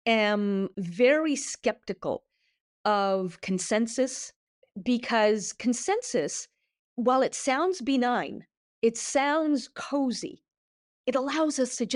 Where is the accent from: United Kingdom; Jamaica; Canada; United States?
Canada; I grew up in Canada. It was, I think, the first country in the world that adopted multiculturalism as a policy.